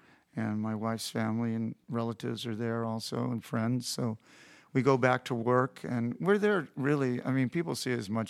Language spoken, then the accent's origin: English; San Antonio, Texas, United States; born there; I was born in Texas, in San Antonio.